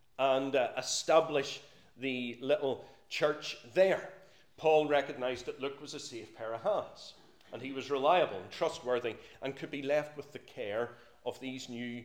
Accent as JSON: {"language": "English", "region": "Northern Ireland", "country": "United Kingdom", "said": "Now, I know I'm from Northern Ireland, and I will talk about we this and we"}